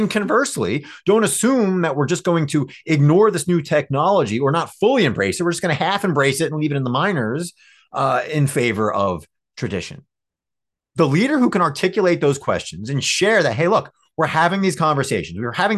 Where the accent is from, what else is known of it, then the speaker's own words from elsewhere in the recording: New Jersey, United States; I grew up a Giants fan growing up in Northern New Jersey there.